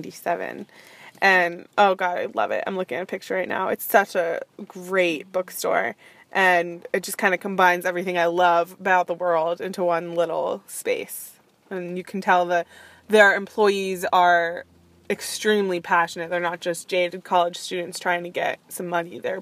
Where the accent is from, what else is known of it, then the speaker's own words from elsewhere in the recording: United States; it was kind of uncomfortable for me, obviously, being an American